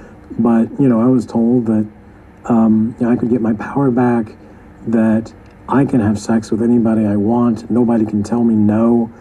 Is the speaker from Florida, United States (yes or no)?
yes; Florida, United States; born or raised there